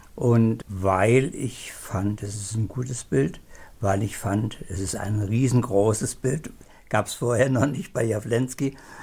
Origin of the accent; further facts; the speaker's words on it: Schwerin, Mecklenburg-Vorpommern, Germany; dann meine Heimatstadt Schwerin.